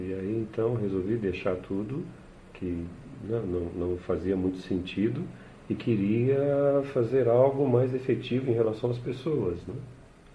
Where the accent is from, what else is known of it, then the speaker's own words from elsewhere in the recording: Santos, São Paulo, Brazil; now in São Paulo, Brazil; Não, sou de Santos, sou do litoral, Caiçara, né? Nasci em Santos. E, enfim, vim para São Paulo novo, enfim, já no, entre 8, 9 anos, vim para São Paulo